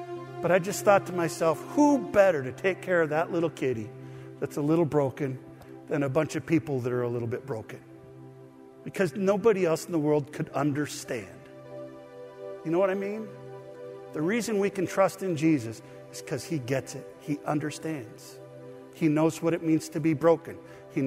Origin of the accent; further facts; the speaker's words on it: Vancouver, Washington, United States; You know where Amboy is? I grew up in Vancouver, so I knew.